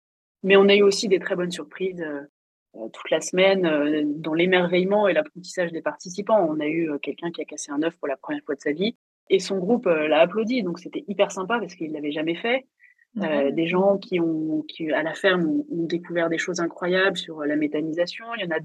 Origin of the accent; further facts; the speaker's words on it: France; on est français quand même